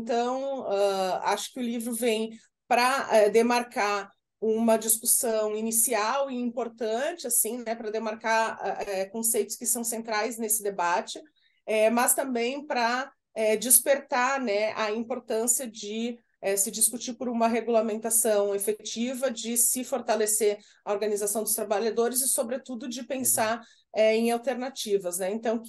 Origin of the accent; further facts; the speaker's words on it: Garibaldi, Rio Grande do Sul, Brazil; eu sou natural, né, de uma região da Serra, né, gaúcha ali, de Garibaldi, e onde a questão do cooperativismo é muito forte historicamente